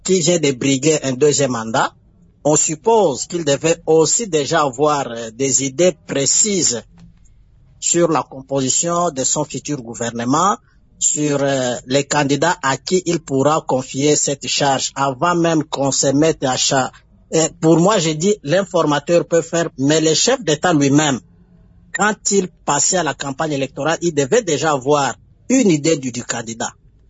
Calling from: DR Congo; chez nous, en République démocratique du Congo

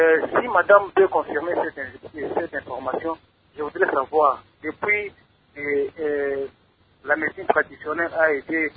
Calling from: Kolwezi, Lualaba, DR Congo; j'avais suivi un traducteur praticien dans une chaîne de télévision ici chez nous à Kolwezi

